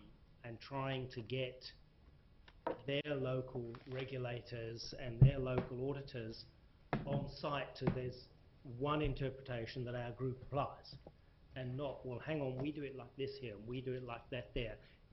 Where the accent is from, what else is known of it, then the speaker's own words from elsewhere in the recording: South Africa; Well, I'm from South Africa.